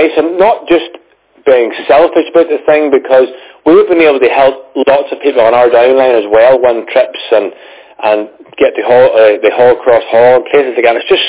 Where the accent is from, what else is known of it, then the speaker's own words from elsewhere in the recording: Northern Ireland, United Kingdom; As you say … from Northern Ireland, and we didn't honestly see the benefit of the business through Relive at the start.